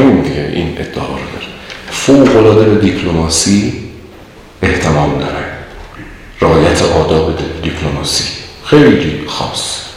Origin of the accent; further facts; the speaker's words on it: Iran; یه متوجه شدن ما از ایرانیم دیگه